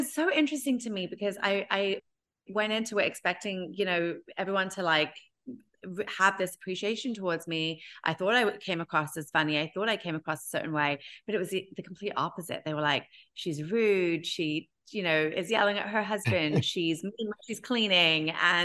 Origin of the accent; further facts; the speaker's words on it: United Kingdom; A, I'm British, B, I'm Indian.